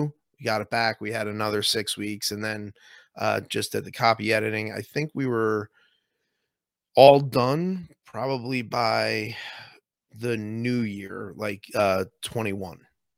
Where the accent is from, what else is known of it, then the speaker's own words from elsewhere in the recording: New Jersey, United States; I'm a teacher from New Jersey who was just trying to do right by my kids.